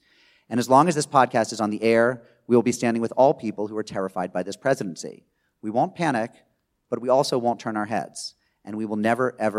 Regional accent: United States; Since I grew up in America, where Jews, like Irish Americans and Southern and Eastern European Christians, had largely passed through the barrier into the social construct that is whiteness

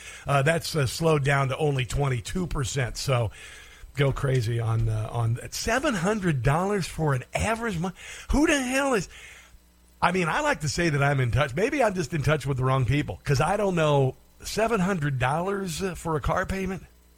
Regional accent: Iowa, United States; I'm from Iowa. It's okay.

